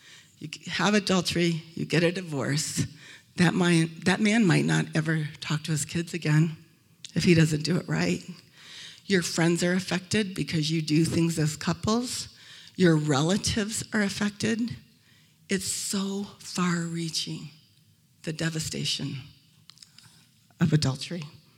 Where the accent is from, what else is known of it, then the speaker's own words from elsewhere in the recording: Arizona, United States; I was raised in Arizona. We don't eat fish here, you know. We eat burgers, okay?